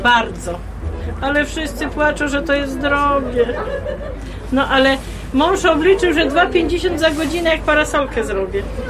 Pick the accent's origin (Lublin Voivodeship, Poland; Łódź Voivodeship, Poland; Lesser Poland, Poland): Lublin Voivodeship, Poland; Wola Niemiecka; I jestem z Niemiec, tu blisko, z Woli Niemieckiej dokładnie.